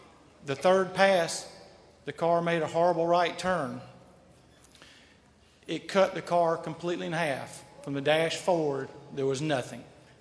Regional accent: Columbus, Georgia, United States; Chapter one, I was born in Columbus, Georgia, raised by a race car driver.

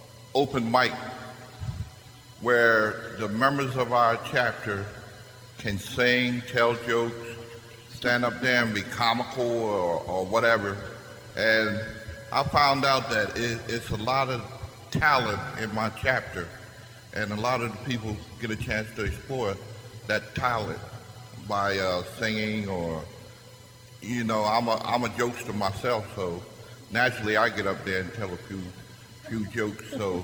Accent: Salisbury, Maryland, United States; from Salisbury, Maryland.

